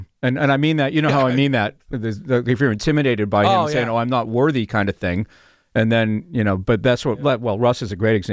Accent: New England, United States; and then I grew up in New England, Bobby Orr, okay?

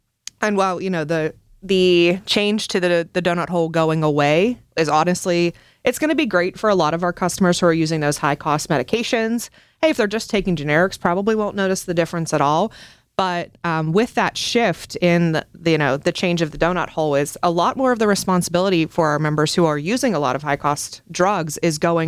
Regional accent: Pittsburgh, Pennsylvania, United States; born and raised in Pittsburgh, just as you are, Sean. Have lived here my entire life

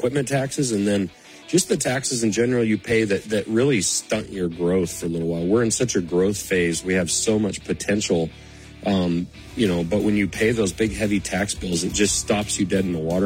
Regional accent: Lincoln, Montana, United States; I grew up in Lincoln, Montana. My dad is, you know, owns an excavation business, just blue collar stuff.

